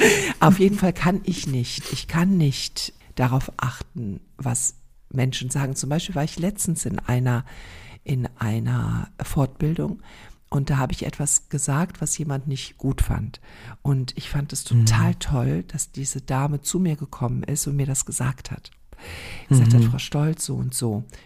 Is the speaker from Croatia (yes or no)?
yes; Croatia; now in Germany; ich bin ja Kroatin